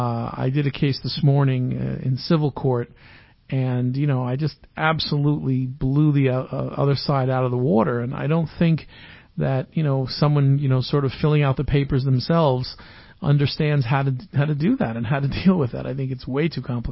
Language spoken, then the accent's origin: English; New York, United States; we're all from New York, and even Gary's from Jersey, as I recall.